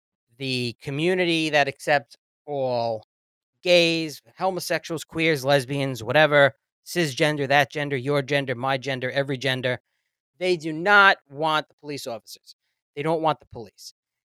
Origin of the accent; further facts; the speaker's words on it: New York, United States; I'm not going to stop calling it Columbus Day, by the way. I'm a New Yorker.